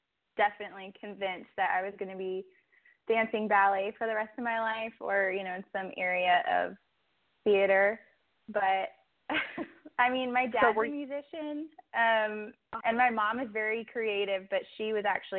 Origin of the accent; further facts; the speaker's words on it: California, United States; also born or lived in Nevada / Chicago; now in Memphis, United States; I'm originally from California, Central California, and I've lived in a handful of different states. I lived in Nevada for about 7 years, grew up there. I lived in Chicago for a while.